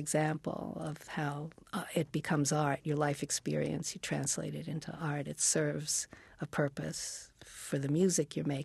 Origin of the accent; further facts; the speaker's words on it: New York City, New York, United States; And I was, well, because I was from New York City also, you know